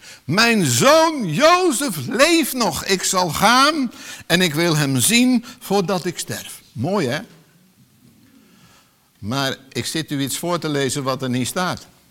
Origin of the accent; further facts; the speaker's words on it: Netherlands; spreek ik eventjes over mijn afkomst als Nederlanders, met onze Calvinistische leer